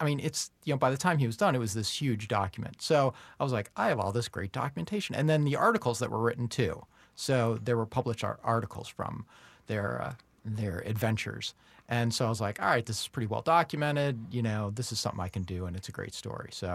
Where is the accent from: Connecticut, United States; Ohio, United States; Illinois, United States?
Illinois, United States; I grew up outside of Chicago, and Steve has a studio in Chicago.